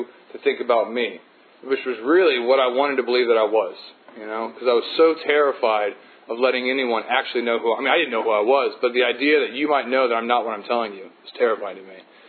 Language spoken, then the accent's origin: English; Houston, Texas, United States; also born or lived in Omaha, Nebraska; I was born in Omaha, Nebraska, you know, and we moved down to Texas, and I was living in Houston.